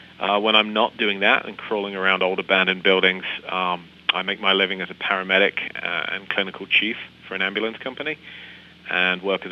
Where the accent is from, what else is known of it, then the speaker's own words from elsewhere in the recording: United Kingdom; moved away as an adult; now in Colorado, United States; as you probably are getting a hint of an accent as I speak, I hail from the United Kingdom, from Great Britain, and I came here to the States in 1999. I've lived in Colorado ever since.